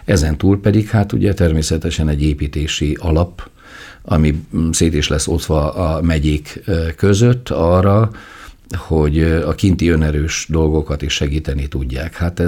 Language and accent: Hungarian; Szabolcs-Szatmár-Bereg, Hungary; Nagyon érdekes módon én beregi vagyok egyébként